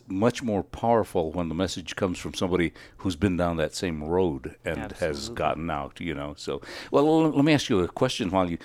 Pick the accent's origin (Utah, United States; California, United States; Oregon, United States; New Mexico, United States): New Mexico, United States; Velarde; because I grew up in Velarde, which was on the other side of the Mesa there from Tierra Maria